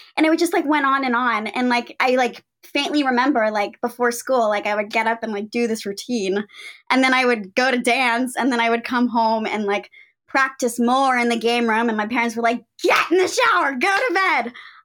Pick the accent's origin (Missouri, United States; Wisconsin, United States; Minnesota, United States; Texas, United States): Texas, United States; Houston; I'm from Houston, Texas, which is where I am now.